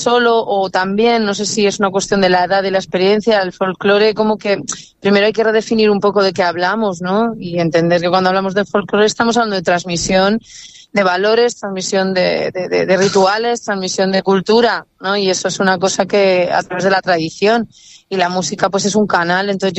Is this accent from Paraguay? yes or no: no; Castilla-La Mancha, Spain; Porque luego me he encontrado con otros manchegos y otras manchegas, claro, pero es que aquí cada uno somos un poco parecidos